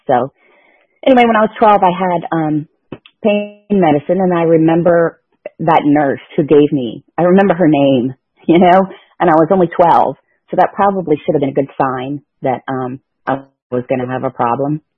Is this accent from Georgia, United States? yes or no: yes; Dunwoody, Georgia, United States; I'm the youngest of three girls. I grew up in Dunwoody, so not too far from where I am now.